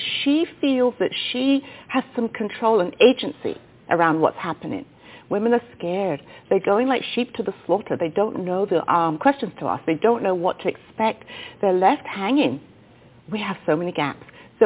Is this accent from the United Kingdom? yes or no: yes; England, United Kingdom; I was born and raised in England.